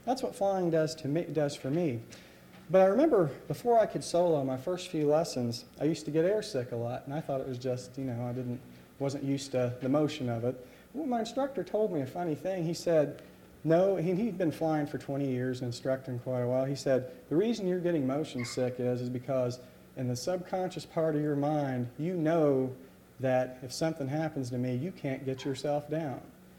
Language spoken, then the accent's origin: English; Xenia, Ohio, United States; I grew up in Xenia, a few miles over here